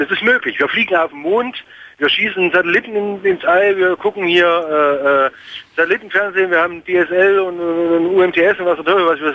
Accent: East Germany, Germany; Also ich bin in der DDR groß geworden

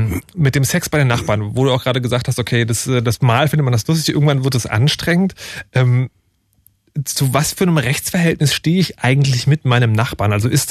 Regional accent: Berlin, Germany; ich als Berliner denke ja immer, okay, Nachbar, das sind die Typen, die unter und über mir wohnen

